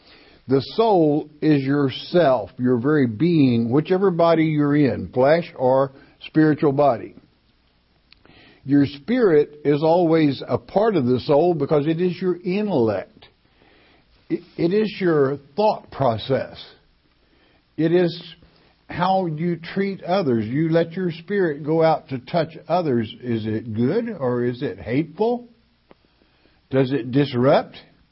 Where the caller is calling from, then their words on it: California, United States; from California.